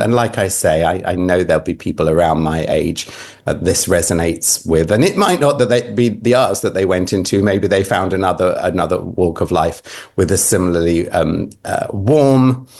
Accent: South East England, United Kingdom; So I grew up in Kent in the 80s, and I was very sort of flamboyant.

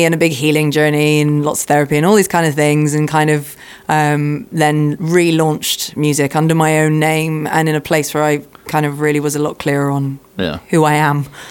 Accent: Yate, South West England, United Kingdom; I joined forces with Coffee One in Yate, my hometown

